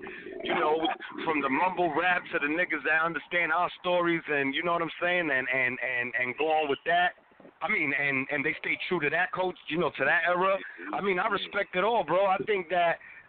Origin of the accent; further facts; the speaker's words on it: Queens, New York, United States; besides growing up in Corona and Flushing and Queens and that environment, hip hop was always all around me.